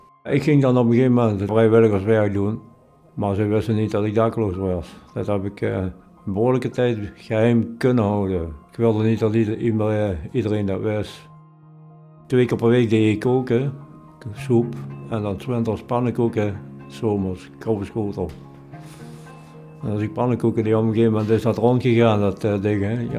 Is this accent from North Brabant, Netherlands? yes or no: no; Blerick, Limburg, Netherlands; born there; Ik ben geboren in Bleringen in 1965. Ik woon op het moment op kamers in Tegelen.